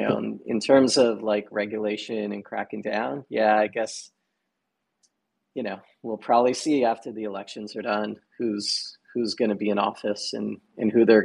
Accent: Canada; I'm also Canadian, so.

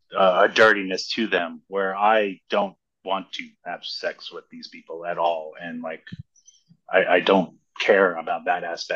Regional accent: Brooklyn, New York, United States; also born or lived in Long Island; I grew up in Long Island and Brooklyn together.

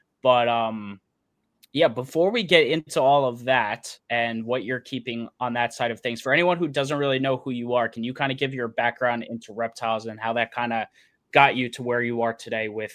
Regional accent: Queens, New York, United States; also born or lived in Florida; now in Long Island, United States; I am on Long Island. So yeah, that's cool. I grew up in Queens originally. If you guys didn't know that, I've probably said it a billion times, but originally from Queens, went to Florida, and now I'm back up here.

